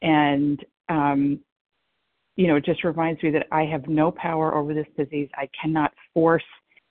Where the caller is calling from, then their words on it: Massachusetts, United States; I am calling from Massachusetts and very, very grateful to be here.